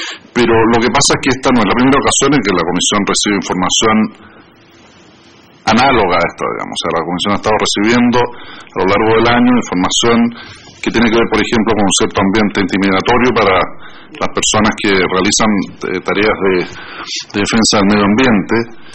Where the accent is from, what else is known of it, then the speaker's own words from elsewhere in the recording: Chile; información que poseía el Comité de Inversiones Extranjeras en Chile, en mi país